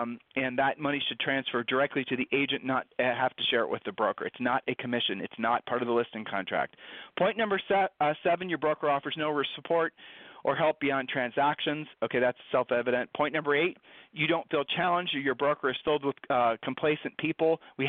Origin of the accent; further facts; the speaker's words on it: Ohio, United States; Okay, we met in high school. All right, so we're from Ohio.